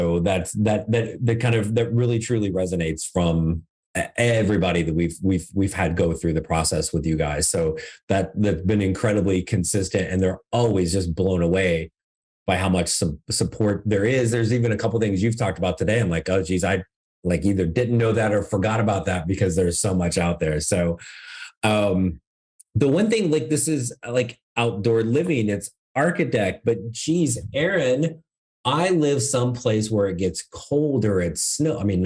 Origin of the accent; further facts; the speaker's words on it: Midwest, United States; But I mean, I grew up in the Midwest, right?